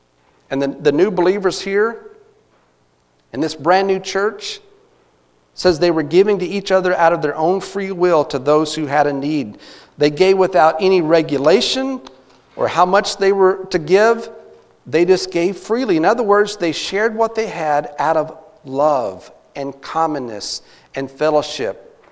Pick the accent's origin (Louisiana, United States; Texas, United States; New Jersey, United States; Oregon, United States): Texas, United States; now in Missouri, United States; when I was growing up in Texas as a boy, living in Missouri was not on my radar.